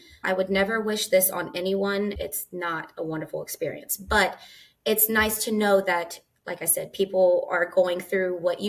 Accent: Springfield, Ohio, United States; also born or lived in Urbana; I am from Urbana, Ohio, but I mean, I grew up in Springfield

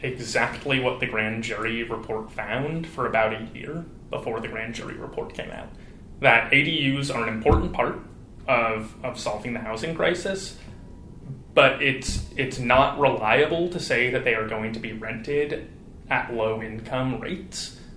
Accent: Lafayette, California, United States; I grew up in Lafayette, East Bay suburb that has a lot of open space, much like a lot of San Mateo County.

